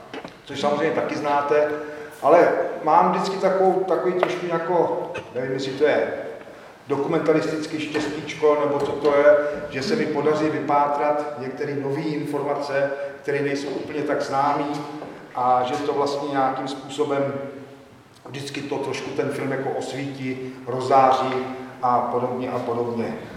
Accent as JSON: {"language": "Czech", "region": "Prague", "country": "Czechia", "said": "protože já jsem z Libně, z Prahy"}